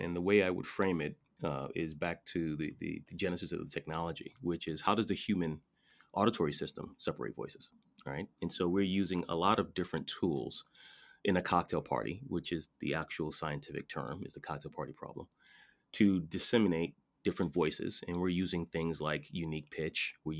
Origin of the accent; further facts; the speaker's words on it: Connecticut, United States; So the way that I say words like, let's say, Connecticut, because I'm from Connecticut, is different than someone else's way of saying Connecticut.